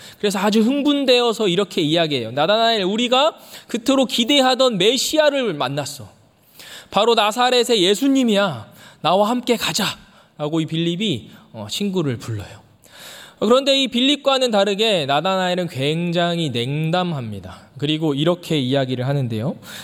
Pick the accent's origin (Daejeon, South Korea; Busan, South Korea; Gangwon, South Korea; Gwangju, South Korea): Daejeon, South Korea; 그래서 제가 아내에게 대전은 굉장히 조용하고 잘 정돈되어 있고